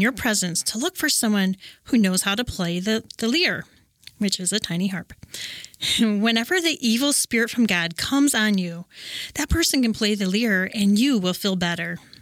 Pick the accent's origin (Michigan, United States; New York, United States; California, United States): Michigan, United States; Coopersville; I've lived in West Michigan all my life. I grew up in Coopersville on a fruit and vegetable farm called Gavin Orchard.